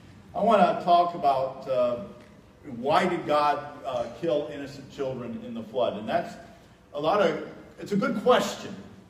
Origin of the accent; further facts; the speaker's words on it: Fort Wayne, Indiana, United States; Fort Wayne, when I grew up in Fort Wayne, I think they had 10 murders in the entire year when I grew up in Fort Wayne.